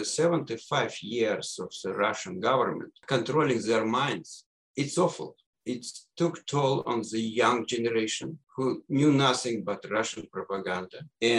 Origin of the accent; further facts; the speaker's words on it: Canada; also born or lived in Minsk, Belarus; okay, I'm Canadian Jew